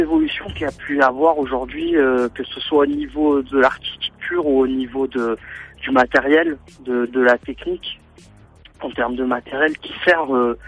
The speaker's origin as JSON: {"language": "French", "town": "Toulon", "region": "Provence-Alpes-Côte d'Azur", "country": "France", "tie": "born or raised there", "moved": "as an adult", "lives_now": "Paris, France", "said": "dans une radio locale à Toulon, dans ma ville natale. Puis de 2004 à 2007 sur Radio FG à Paris, quand j'ai émigré vers Paris"}